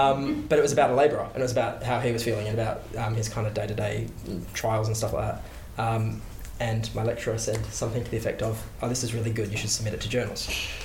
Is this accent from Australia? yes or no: yes; Geraldton, Western Australia, Australia; And I grew up in Geraldton, working class background.